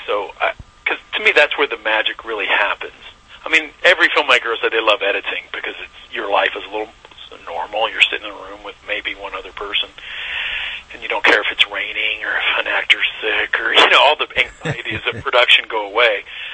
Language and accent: English; Texas, United States; the part of me that grew up in East Texas, my relation to my hometown and small-town America, small-town East Texas.